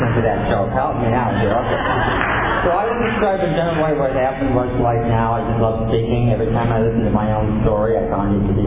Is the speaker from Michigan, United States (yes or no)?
yes; Detroit, Michigan, United States; only lived there for about 9 days, and we moved back to where my parents were from in Michigan, and I grew up in the Detroit area.